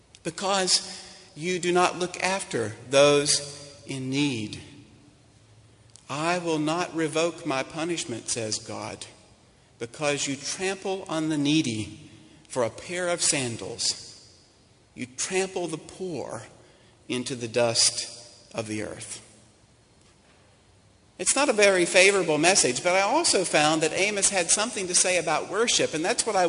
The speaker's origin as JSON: {"language": "English", "region": "West Virginia", "country": "United States", "said": "I'm from West Virginia, we're slow sometimes."}